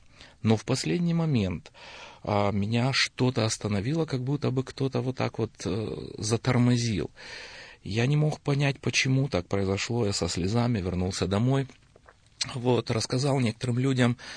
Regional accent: Budyonnovsk, Stavropol Krai, Russia; moved away as an adult; now in United States; 5 детей, трое внуков, и вообще приехал я из Ставропольского края, города Буденновска. Ну, уже вот 14 лет живу здесь, в Америке.

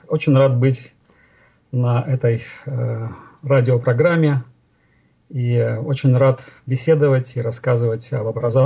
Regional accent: Syktyvkar, Komi Republic, Russia; born there; Родился я в России, на севере России, город Сыктывкар, в семье строителей. Семья у меня была неверующая.

